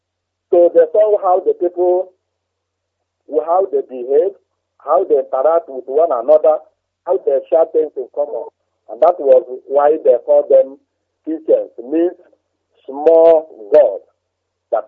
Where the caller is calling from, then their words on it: Nigeria; I'm calling from the Zoological Republic of Nigeria, precisely Kanu.